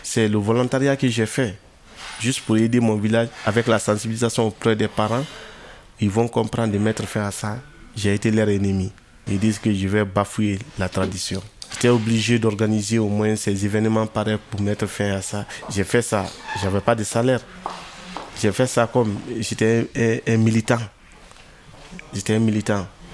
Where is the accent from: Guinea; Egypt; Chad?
Guinea; now in France; Moi, je suis de Guinée-Conakry. Je suis arrivé ici le 23 décembre 2022.